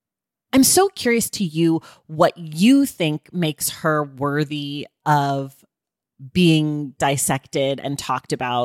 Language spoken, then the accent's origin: English; California, United States; It's so interesting because I'm a Californian and my first time ever reading Joan Didion was The Year of Magical Thinking.